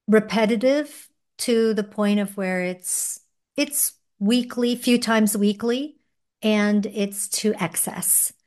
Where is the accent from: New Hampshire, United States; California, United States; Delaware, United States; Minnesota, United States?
New Hampshire, United States; I grew up in New Hampshire, so small town nature is I'm used to that.